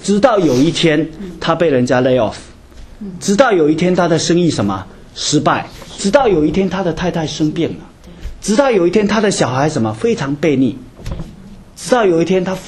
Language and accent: Chinese; China; now in United States; 特别我们从大陆来的